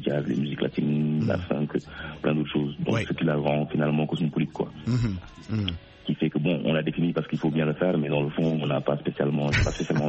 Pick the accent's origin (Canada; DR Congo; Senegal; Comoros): Senegal; moved away as an adult; now in France; moi je suis sénégalais. En fait, je suis né et j'ai grandi au Sénégal.